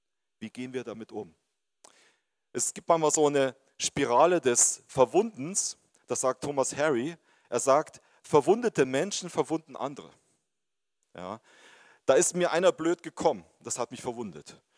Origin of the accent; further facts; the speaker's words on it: Bavaria, Germany; Und ihr müsst wissen, ich komme halt aus Bayern.